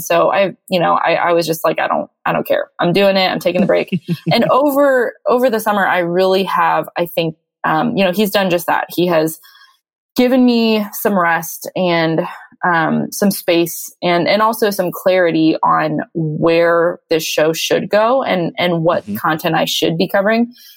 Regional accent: United States; But then how do I also think about this as a citizen and as a American or as a parent?

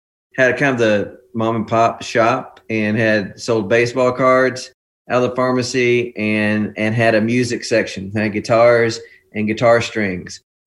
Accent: Texas, United States; being in Texas, growing up in Texas, we were big Nolan Ryan fan.

